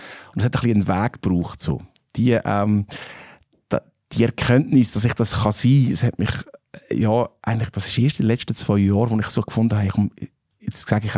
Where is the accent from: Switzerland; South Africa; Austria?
Switzerland; Und ich meine, wir als Schweizer, obwohl wir auch gut Englisch können, ist es doch so